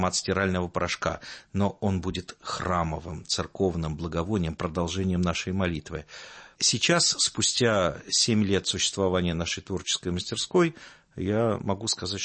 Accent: Moscow, Russia; я москвич

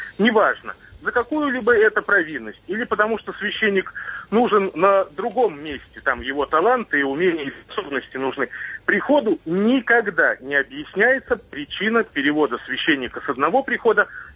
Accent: Moscow, Russia; я из Москвы

